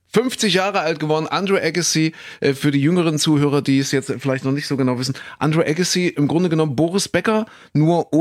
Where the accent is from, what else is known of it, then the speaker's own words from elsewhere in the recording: Kuhköthen, Germany; Wir haben in Kuhköthen, da wo ich groß geworden bin, da haben wir uns mal einen Bunker gebaut.